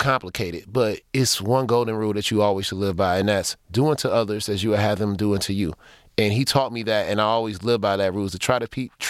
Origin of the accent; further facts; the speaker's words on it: Detroit, Michigan, United States; Man, growing up on the east side of Detroit, the one thing that I remember the most is that my mom always figured out how to get things done.